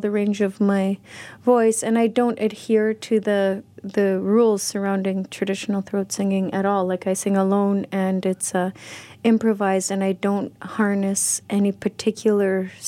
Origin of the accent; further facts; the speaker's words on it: Cambridge Bay, Nunavut, Canada; Where my family originates from is different from where I grew up. Where I grew up in Cambridge Base in the Central Arctic, and it was heavily affected by the residential school program.